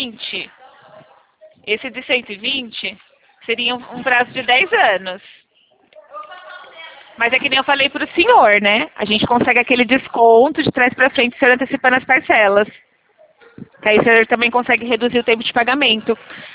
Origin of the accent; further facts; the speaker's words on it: São Paulo, Brazil; eu sou aqui de São Paulo.